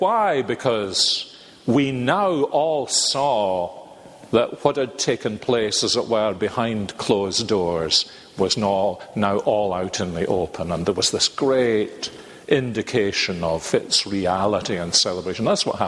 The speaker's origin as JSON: {"language": "English", "region": "Scotland", "country": "United Kingdom", "said": "we're Scottish"}